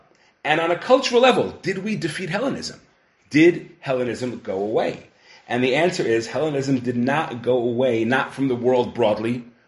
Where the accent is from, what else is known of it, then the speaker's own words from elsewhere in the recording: Brooklyn, New York, United States; I grew up in Brooklyn, so a house like in Bay Ridge